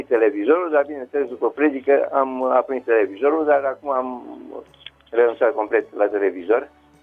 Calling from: Bucharest, Romania; din București.

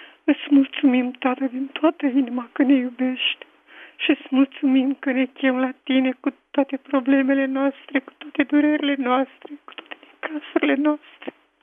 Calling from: Olt County, Romania; Sunt din Olt

